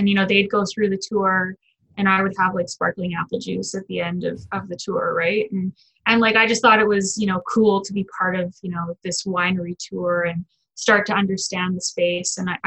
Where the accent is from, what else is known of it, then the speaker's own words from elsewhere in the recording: Alberta, Canada; I grew up in Alberta.